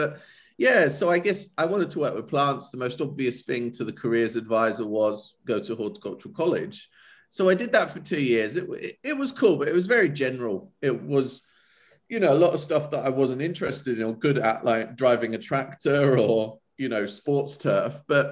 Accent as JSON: {"language": "English", "region": "East of England", "country": "United Kingdom", "said": "I designed a garden full of plants that were raised in Suffolk, which is the county that I'm from in the UK."}